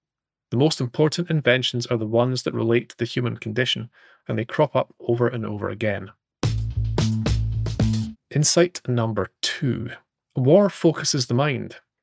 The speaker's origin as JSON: {"language": "English", "region": "Scotland", "country": "United Kingdom", "said": "and I'm a writer from Scotland."}